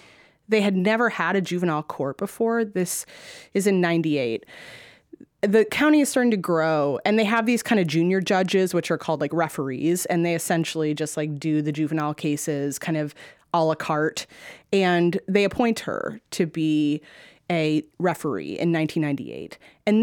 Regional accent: Boston, Massachusetts, United States; also born or lived in New York; I mean, first of all, I'd never lived in the South. I'm from Boston. I went to school in New York.

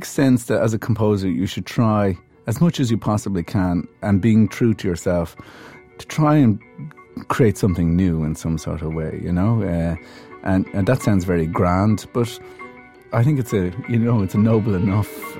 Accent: Ireland; I'm Irish, not English

